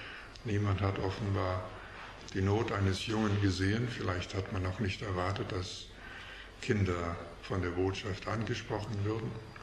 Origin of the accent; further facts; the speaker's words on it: Canada; Ich komme aus Kanada, bin dort geboren, in einem gläubigen Elternhaus, hatte die Gelegenheit, dort auch in eine gläubige Gemeinde zu gehen